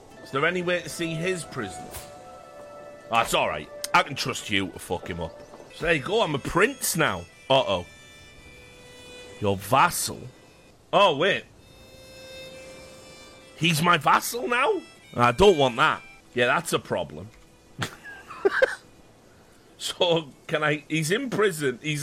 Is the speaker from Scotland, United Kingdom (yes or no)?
no; Wales, United Kingdom; I'm Welsh, so fuck that.